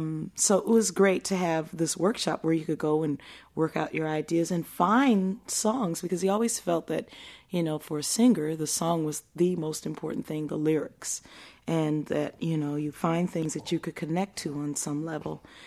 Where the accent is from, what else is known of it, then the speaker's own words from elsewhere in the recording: Denver, Colorado, United States; No, actually, I grew up in Denver, Colorado.